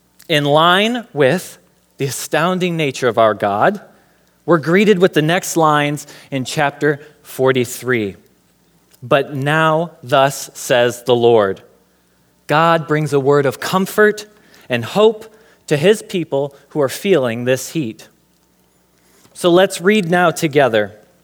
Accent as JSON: {"language": "English", "region": "Indiana", "country": "United States", "said": "I'm originally from Indiana."}